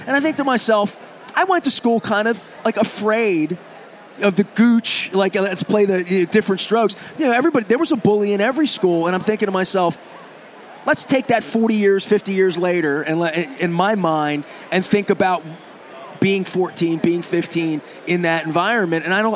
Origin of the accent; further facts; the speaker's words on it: Dundalk, Maryland, United States; I mean, listen, I'm from Dundalk. I went to Holabird.